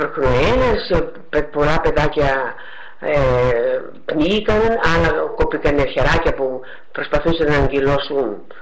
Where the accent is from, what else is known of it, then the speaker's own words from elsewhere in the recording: Toria, Greece; Εγώ έχω γεννηθεί στην Τόρια, γέννημα και θρέλα, αλλά οι γονείς μου είναι μικρασιάτη, έχουν έρθει από την Κοιτάχια, το 22.